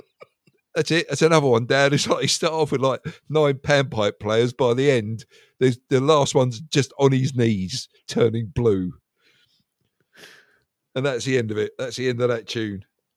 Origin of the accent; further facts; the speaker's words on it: United Kingdom; nobody will sit either side of me because we're all British and we don't do that.